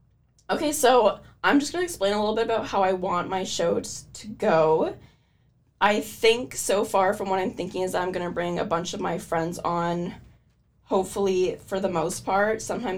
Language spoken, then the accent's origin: English; Ottawa, Ontario, Canada; I am from Ottawa, so I do have to take a 6-hour train ride back home